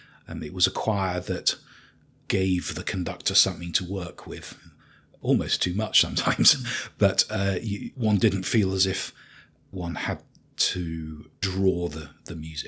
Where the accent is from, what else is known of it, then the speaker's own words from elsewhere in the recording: Manchester, North West England, United Kingdom; But I grew up in Manchester. I started playing the organ from a very early age.